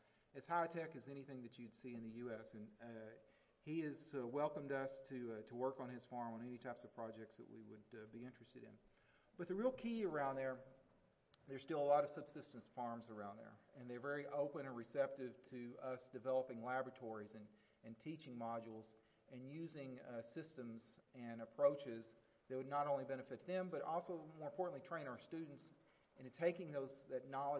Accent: Texas, United States; And being a Texan, I kind of looked around and said, you know, is there any way I can get this back to Texas?

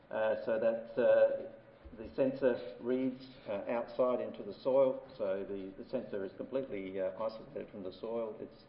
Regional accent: Australia; from Australia.

